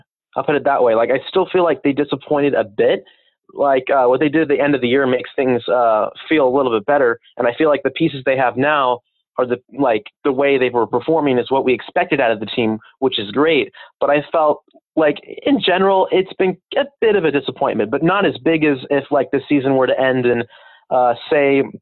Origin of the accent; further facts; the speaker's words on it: Roseville, California, United States; I grew up in Roseville, and I've been here most like in my entire life so far.